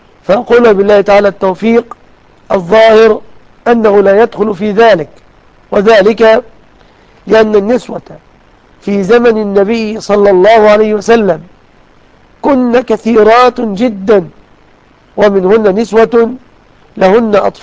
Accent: Egypt; فعل ذلك مضطر في بلادنا مصر

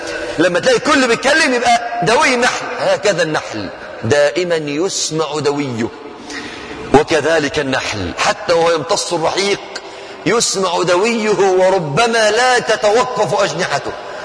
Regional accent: Kuwait; ما كان يأتي إلى بلدي الكويت إلا شهرا في العام أو أقل من ذلك

